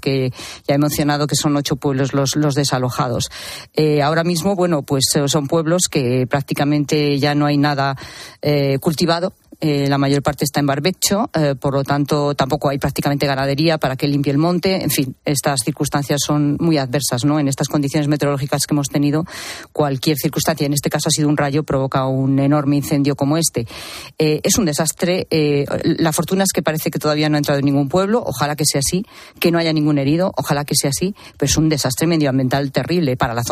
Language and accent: Spanish; Mahíde, Castile and León, Spain; Alcañices es, el municipio más importante de la zona, que está como a 20 kilómetros de mi pueblo de Maíde.